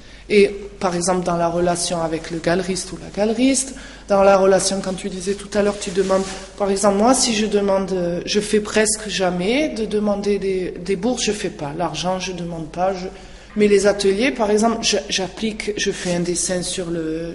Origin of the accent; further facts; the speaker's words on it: Marignane, Provence-Alpes-Côte d'Azur, France; je viens de Marignane et nous, on a eu le Front National.